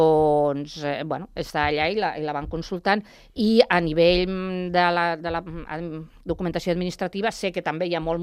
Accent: Cercs, Catalonia, Spain; born there; also born or lived in Ejea de los Caballeros; Soc forània, com bé ha dit en Rogeli, jo vaig néixer a Cercs, però per la feina del meu pare, que estava treballant allà a la tèrmica, i després per altres feines que va anar tenint, doncs ens vam moure bastant per tot l'estat espanyol.

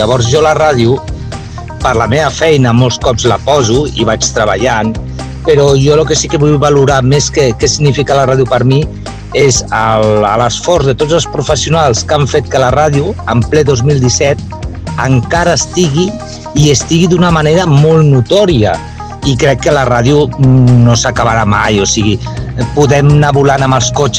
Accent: Barcelona, Catalonia, Spain; sóc de Barcelona.

